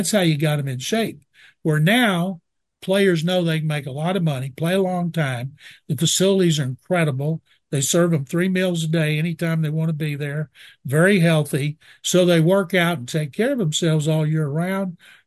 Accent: Waco, Texas, United States; I was 8 years old growing up in Waco, and NBC had the Oilers and AFL.

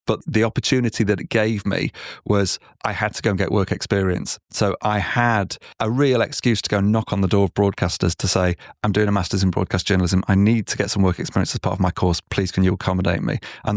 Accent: Manchester, North West England, United Kingdom; And it was a job that I really enjoyed in my hometown of Manchester.

